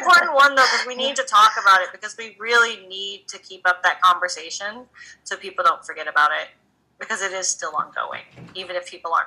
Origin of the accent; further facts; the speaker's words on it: Texas, United States; I grew up in the Bible Belt in Texas, where the church wasn't very nice about people like me.